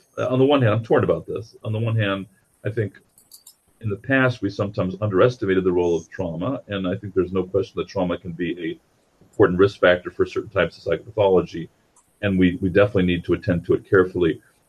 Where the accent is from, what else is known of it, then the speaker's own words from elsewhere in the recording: New York City, New York, United States; Most Americans, myself included, by the way, I grew up in New York City